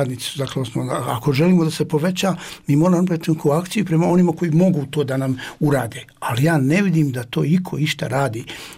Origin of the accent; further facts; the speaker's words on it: Sarajevo, Federation of Bosnia and Herzegovina, Bosnia & Herzegovina; born there; ja sam rođen u Sarajevu, živim toliko godina u Sarajevu